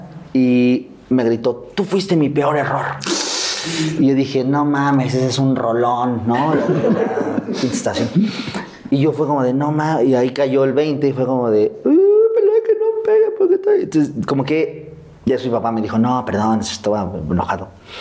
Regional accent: Azcapotzalco, Mexico City, Mexico; Yo vivía en Azcapotzalco. Ahí crecí en Azcapotzalco.

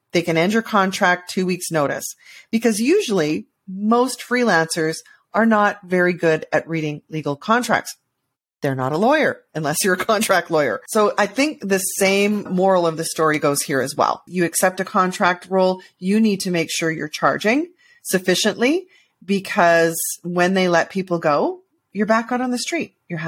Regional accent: Canada; As a Canadian, I think we all do.

